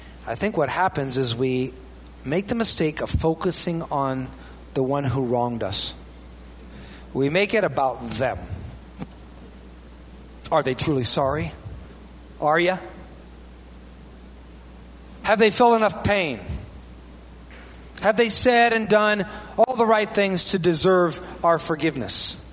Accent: Midwest, United States; because I'm a Midwesterner, but I have traveled around.

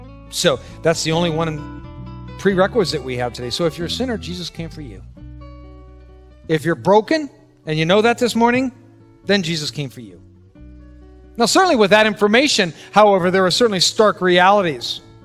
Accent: Wisconsin, United States; It's who we are. We're from Wisconsin.

